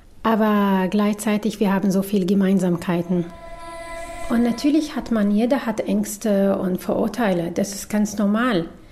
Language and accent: German; Syria; German is a second language; now in Germany; Ich komme aus Syrien und ich lebe in Deutschland seit 12 Jahren.